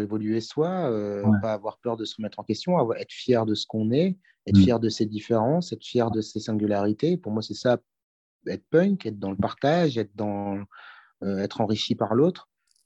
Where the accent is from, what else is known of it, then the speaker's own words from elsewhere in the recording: Lille, Hauts-de-France, France; Non, c'est juste que nous, on vient de Lille.